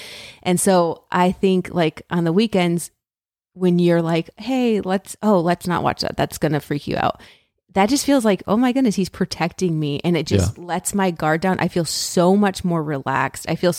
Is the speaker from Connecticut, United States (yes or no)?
yes; Connecticut, United States; now in North Carolina, United States; Like I'm from Connecticut. And we live in North Carolina, so the climate is very different.